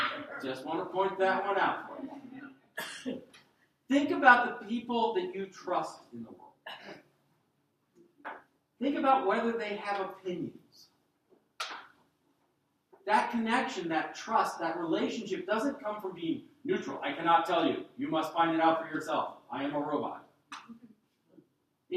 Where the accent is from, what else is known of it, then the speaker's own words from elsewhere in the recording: Cincinnati, Ohio, United States; Growing up in Cincinnati, it was kind of like, well, there was slavery bad, Civil War happened, now we need to hire more black people, and it's solved.